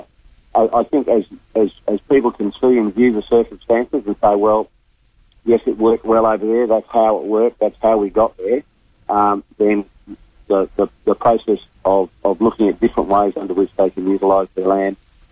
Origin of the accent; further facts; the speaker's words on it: Northern Territory, Australia; I come from the Northern Territory, and I know it well.